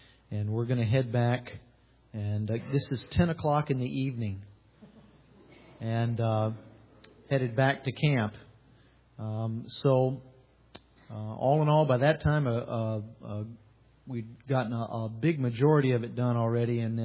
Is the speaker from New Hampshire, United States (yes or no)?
no; Virginia, United States; here we're from Northern Virginia, and we like the committee view of VDOT.